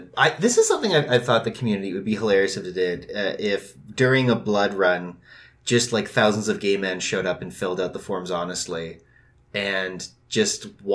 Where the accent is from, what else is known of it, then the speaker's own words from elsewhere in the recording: Hamilton, Ontario, Canada; I'm from Hamilton, which is this old NDP what's the word I'm looking for? Enclave? Not enclave, but, you know, a holdout